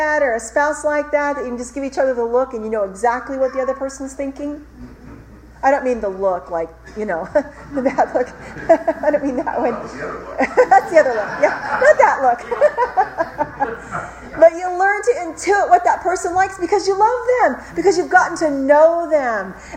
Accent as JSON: {"language": "English", "country": "Ireland", "said": "I'm Irish. We have a temper, us Irish."}